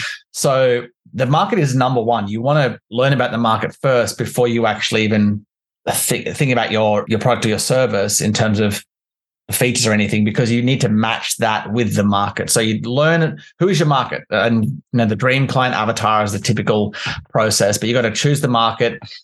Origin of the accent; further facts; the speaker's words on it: Canberra, Australian Capital Territory, Australia; I'm from Canberra in Australia, which is actually similar weather to London. Actually, it's very cold in the winter.